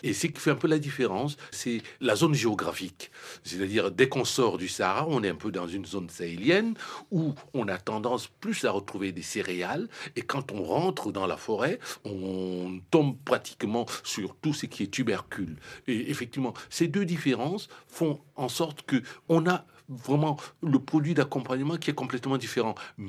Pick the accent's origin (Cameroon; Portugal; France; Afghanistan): Cameroon; Je suis africain et particulièrement, je viens du Cameroun. C'est-à-dire, s'il faut situer un endroit, c'est-à-dire, je viens de l'Afrique centrale.